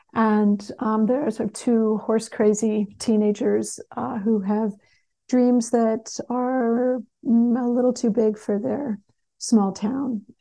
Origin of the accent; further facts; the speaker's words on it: Connecticut, United States; also born or lived in Texas; I grew up riding both in Connecticut and in Texas.